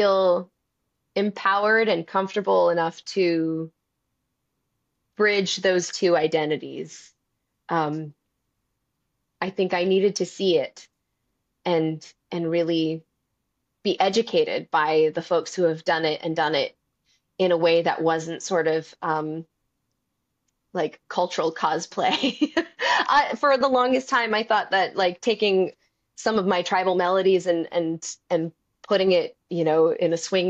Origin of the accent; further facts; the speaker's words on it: Kamiah, Idaho, United States; also born or lived in Seattle, Washington / Chevy Chase, Maryland; And then my family moved back to my tribe's reservation, and I lived in Kamiai, Idaho, for abou